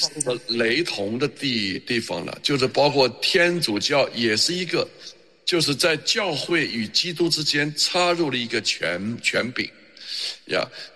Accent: China; 我们中国人自己可以管理教会

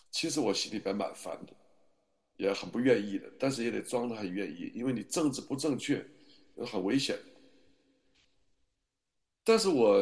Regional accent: China; 我从小长到大在中国出生，中国长大，在文化大革命的环境中长大

